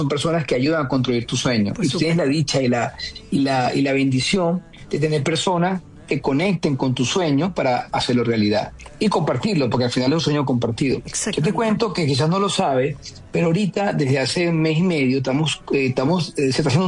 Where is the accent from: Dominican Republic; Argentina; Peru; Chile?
Chile; accent: Chilean; nadie creía en mí, con un acento chileno, viniendo de ahí, donde yo era conocido en mi país.